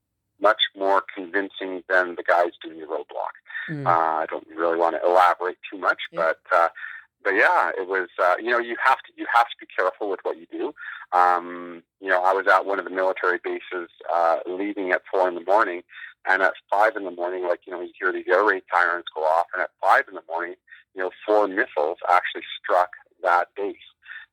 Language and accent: English; Canada; me as a Canadian, I'm not used to that.